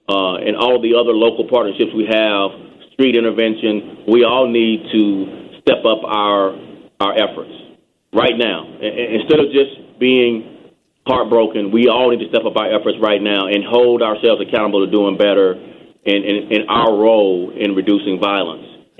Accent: Texas, United States; It was very difficult, actually. Texas is very segregated.

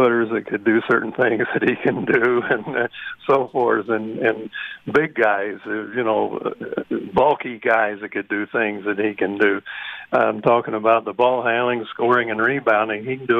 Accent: Indiana, United States; Oh yeah, I was from Southern Indiana.

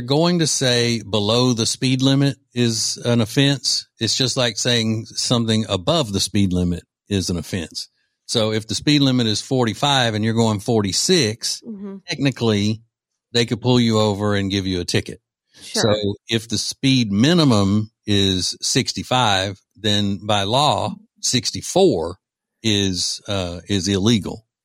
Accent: Louisiana, United States; So, Riggins, I know you you enjoy making sport of my home state of Louisiana and some of the wacky ways by which the people live in Louisiana.

